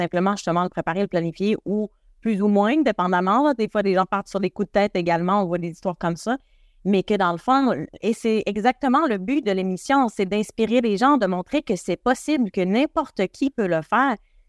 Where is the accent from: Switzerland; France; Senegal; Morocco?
Switzerland; now in Quebec, Canada; moi, je viens de l'Europe à l'origine, je suis Suisse, puis je suis arrivée au Québec